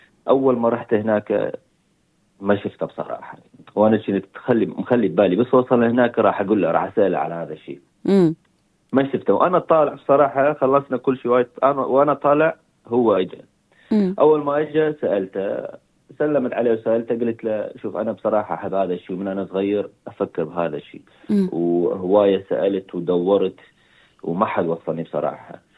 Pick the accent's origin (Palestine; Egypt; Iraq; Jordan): Iraq; moved away as an adult; now in Australia; من عراق. جيت هنا لأستراليا، كان عمري 18 سنة